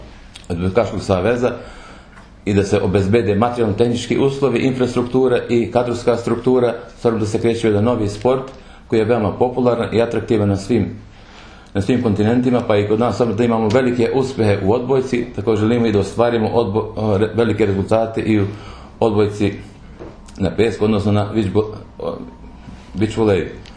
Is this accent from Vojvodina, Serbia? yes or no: no; Novi Pazar, Raška District, Serbia; Dolazim iz Novog Pazara